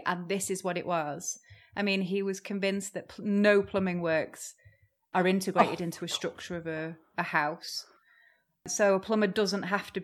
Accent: United Kingdom; excuse me, I'm British.

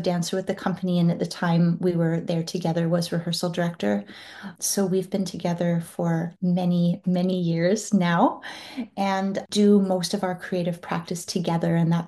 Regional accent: British Columbia, Canada; I grew up on Vancouver Island, and I trained there as a young person until I finished high school. And then I was very fortunate to be able to move over to Vancouver

